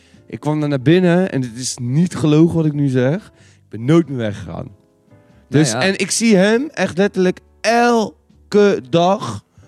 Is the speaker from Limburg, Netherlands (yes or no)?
no; South Holland, Netherlands; accent: Westland; dan ga ik soms automatisch ook een beetje mijn Westlands accent omhoog krikken.